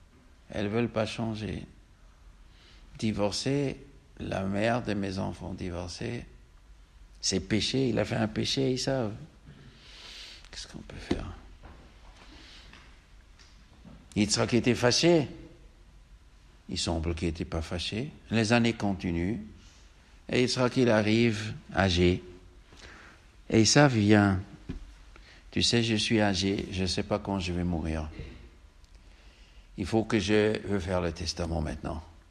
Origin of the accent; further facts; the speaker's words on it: Tunisia; comme on dit chez nous au Tunisien